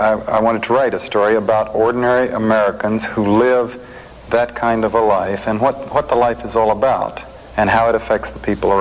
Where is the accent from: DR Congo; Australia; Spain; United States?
DR Congo; Well, I grew up in Zaire, which is right across on the other side of the lake.